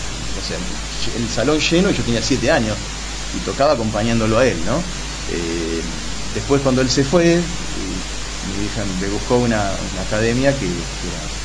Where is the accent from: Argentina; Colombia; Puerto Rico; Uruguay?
Argentina; Buenos Aires; soy porteño de Agroverisco, nací en 11. Me crié a 50 metros de General Paz, en el barrio porteño de Villa Devoto, mi localidad es Sáenz Peña, la provincia.